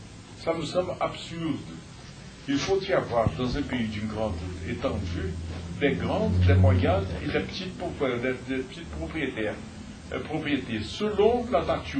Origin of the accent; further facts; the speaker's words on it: São Paulo, Brazil; born there; French is a second language; Je suis né à São Paulo. La famille de ma mère est pauliste. Mais la famille de mon père est de Pernambuco, non du Nord-Est. Et j'ai des attaches au Nord-Est